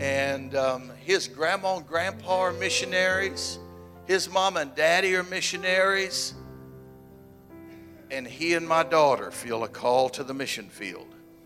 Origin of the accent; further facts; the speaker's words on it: Tulsa, Oklahoma, United States; As Pastor said, I hail from Oklahoma, from Tulsa to be specific, and you are looking at a real live Cherokee Indian from Oklahoma.